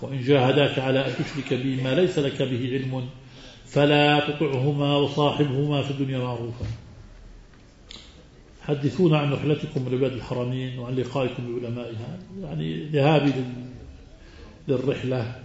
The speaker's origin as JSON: {"language": "Arabic", "country": "Jordan", "said": "طبعا نحن نقول عنه شباح، بلادنا الشام الأردن"}